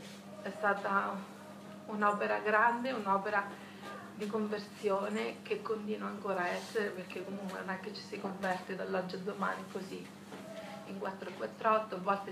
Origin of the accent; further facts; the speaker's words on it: Ascoli Piceno, Marche, Italy; vengo da Ascoli Piceno